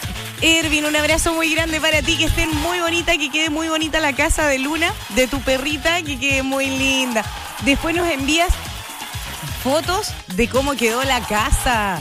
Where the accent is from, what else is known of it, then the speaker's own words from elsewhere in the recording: Osorno, Los Lagos, Chile; Vengo de Osorno. Mi orgullo es ser osornina, del Ragüe y del Dama.